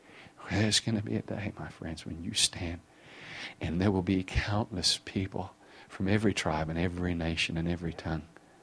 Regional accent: United States; Once I had the occasion of standing, identifying myself as an American.

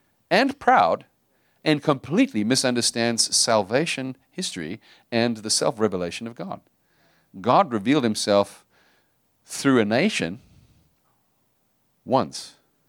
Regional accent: United States; Am I allowed to say stuff like that in an American church as an American?

